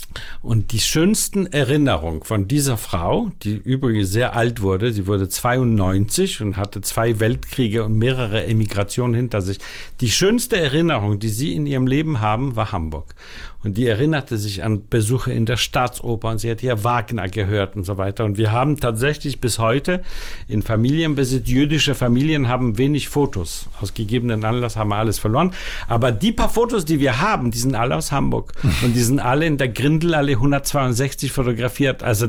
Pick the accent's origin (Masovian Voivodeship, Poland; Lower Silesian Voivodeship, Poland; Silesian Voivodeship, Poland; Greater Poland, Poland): Masovian Voivodeship, Poland; Warsaw; German is a second language; Ich bin in Warschau geboren und da aufgewachsen und so weiter.